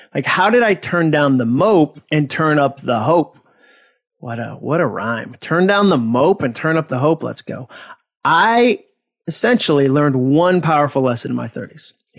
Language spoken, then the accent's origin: English; Massachusetts, United States; Remember I said I was from Massachusetts? We use the word wicked to mean very.